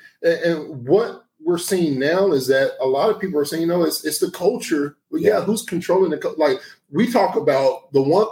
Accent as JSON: {"language": "English", "town": "Indianapolis", "region": "Indiana", "country": "United States", "tie": "born or raised there", "said": "growing up in Indianapolis, yeah. right, in the inner city"}